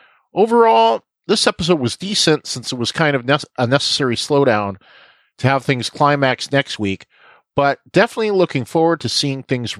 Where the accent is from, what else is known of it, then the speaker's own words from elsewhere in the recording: Canada; accent: Canadian; I mean, some will say with my Canadian accent, sometimes it's stronger than other times.